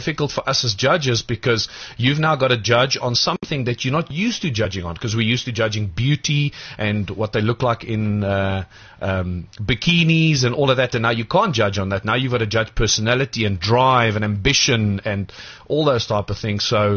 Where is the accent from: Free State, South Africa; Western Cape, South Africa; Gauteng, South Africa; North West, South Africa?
Gauteng, South Africa; Pretoria; also born or lived in Akerhof; in my younger days, I spent about 99% of my years in Pretoria. When I say to people I was born in Akerhof, they've got no idea where it is.